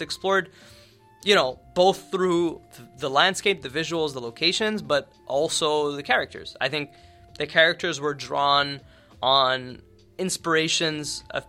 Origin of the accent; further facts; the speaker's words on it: Laval, Quebec, Canada; like I said, I'm from Laval, but I have to be honest when I say the original idea isn't like myself.